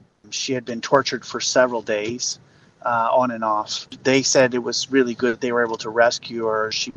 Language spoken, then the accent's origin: English; Papua New Guinea; When I grew up in the Southern Highlands in the remote areas